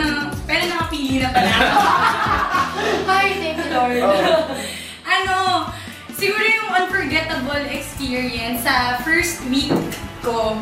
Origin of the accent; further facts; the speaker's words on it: Central Luzon, Philippines; now in Manila, Philippines; dahil provinsyana ako, so I'm from Bataan, coming here in Manila to study